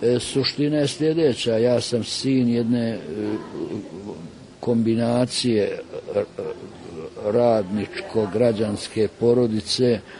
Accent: Bosnia & Herzegovina; Mi smo ljudi Bosanci, ljudi kompromisa

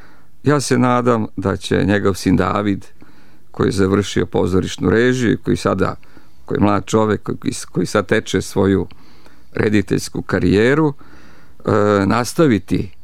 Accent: Vršac, Vojvodina, Serbia; Na neki način odrastao sam u pozorištu u Vršcu i pozorište sam zavoleo od mladih dana, od malih nogu, kako se kaže, i bio član dečije scene u Vršcu.

